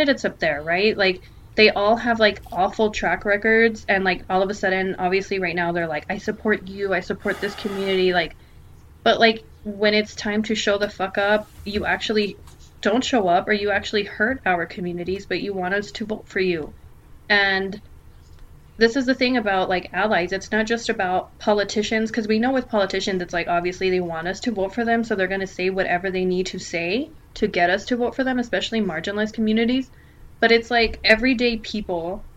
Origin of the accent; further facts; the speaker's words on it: El Paso, Texas, United States; I always jump on it, and I'm like, I'm from El Paso, actually, you know